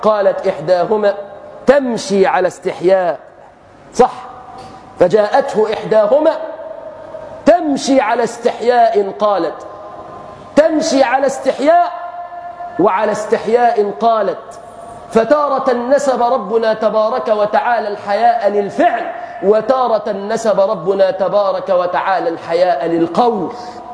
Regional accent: Egypt; احفظ بلادنا مصر بالإسلام يا رب العالمين.

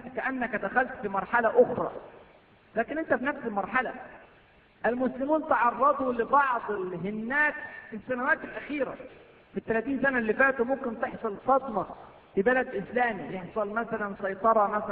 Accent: Egypt; عندنا في مصر السنة اللي فاتت في رمضان منع كل الدعاء من الكلام

